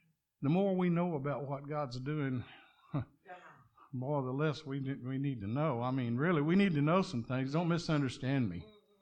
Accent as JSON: {"language": "English", "region": "Texas", "country": "United States", "accent": "Texas drawl", "said": "they know I'm from Texas, and they remind me every now and then, you have that Texas drawl, like a twang."}